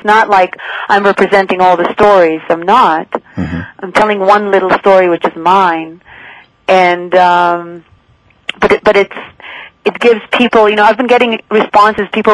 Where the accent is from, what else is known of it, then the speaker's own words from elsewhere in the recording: Jerusalem, Jerusalem District, Israel; I grew up in Jerusalem, a divided city where the buildings are made of chiseled stones, Evan Yerushalmit, Jerusalem stone, white, cream, many shades of gray.